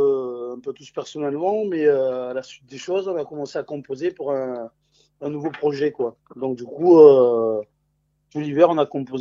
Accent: Toulon, Provence-Alpes-Côte d'Azur, France; Alors, on vient de Toulon, on va le voir.

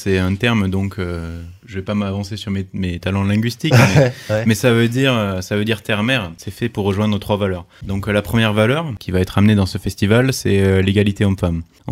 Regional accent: Occitanie, France; moi je viens du Lot.

